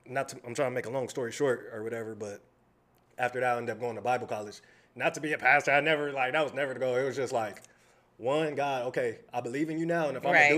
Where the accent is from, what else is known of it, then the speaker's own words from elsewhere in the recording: Los Angeles, California, United States; So like, for example, like when I was young, growing up in South Central, you feel me?